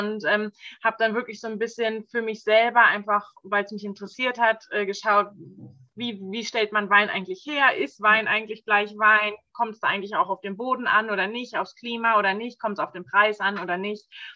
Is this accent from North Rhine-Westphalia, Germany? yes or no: no; Hameln, Lower Saxony, Germany; Ich komme aus Hameln im Norden Deutschlands. Keine Weinregion, keine Winzer um uns herum überall, keine Winzerfamilie.